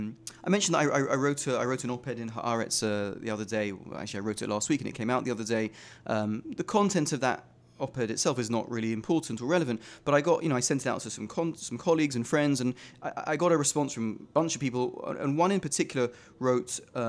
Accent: London, United Kingdom; I was born in the UK, in London, and that's one of the main differences between me and Liana is that I grew up in London

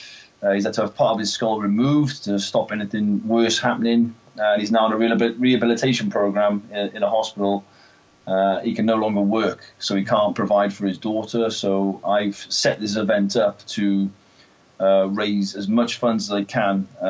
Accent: Aberystwyth, Wales, United Kingdom; And also local businesses in Aberystwyth, which is my hometown, along with Damon's.

